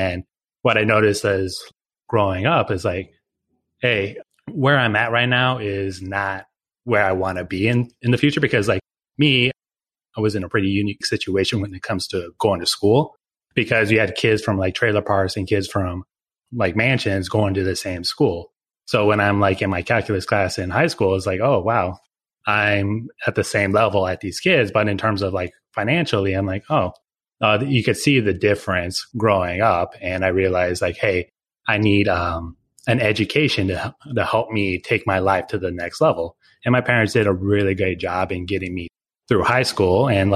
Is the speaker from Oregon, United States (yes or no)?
yes; Oregon, United States; I'm originally from Oregon. My dad is an immigrant from Oaxaca, Mexico. He met my mom in a bar in Oregon.